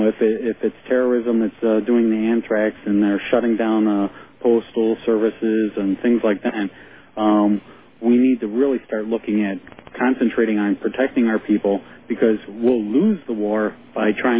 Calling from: Gilbert, Arizona, United States; Gilbert, Ohio, or Gilbert, Arizona. I'm sorry.

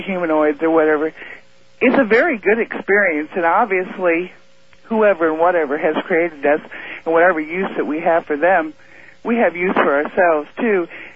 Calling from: Moscow Mills, Missouri, United States; from Moscow Mills.

